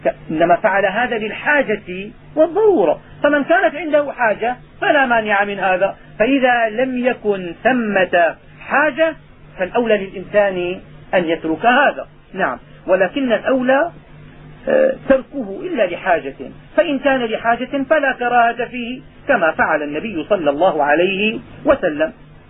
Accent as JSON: {"language": "Arabic", "country": "Syria", "said": "عندنا في الشام"}